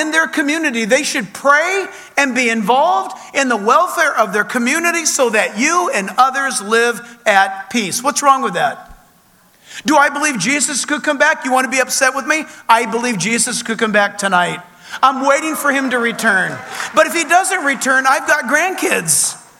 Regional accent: California, United States; Look, I hail from the People's Republic of California.

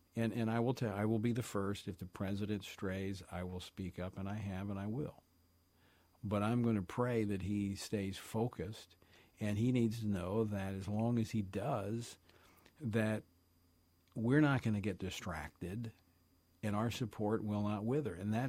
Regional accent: Baton Rouge, Louisiana, United States; when the devastating floods hit my hometown of Baton Rouge, surrounding community.

